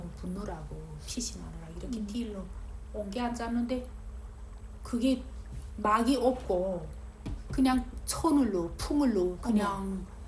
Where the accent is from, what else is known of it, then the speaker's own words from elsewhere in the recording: North Korea; 북한이 맨 산이지. 그래서 어떻게 이게 딱 우리 고향이 온 것 같은